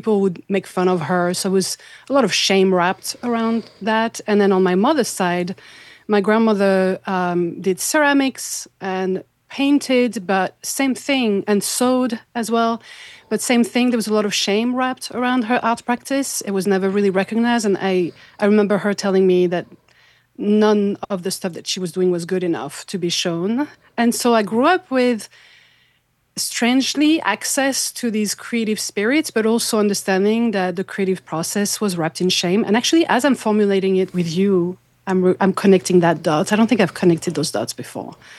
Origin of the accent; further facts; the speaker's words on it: France; also born or lived in Switzerland; I was born and raised in France. I lived in Switzerland for a while